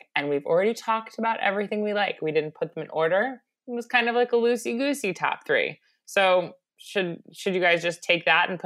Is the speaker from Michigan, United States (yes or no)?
no; Long Island, New York, United States; Deli culture was huge growing up in Long Island